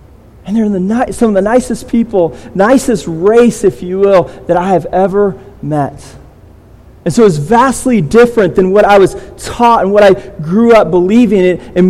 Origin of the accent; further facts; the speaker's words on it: California, United States; And so growing up in California, there's a lot of Mexicans. We're close to Mexico